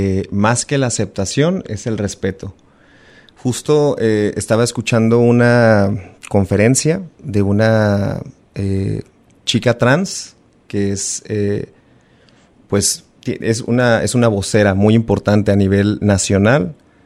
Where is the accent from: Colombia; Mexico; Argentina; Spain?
Mexico; nosotros como mexicanos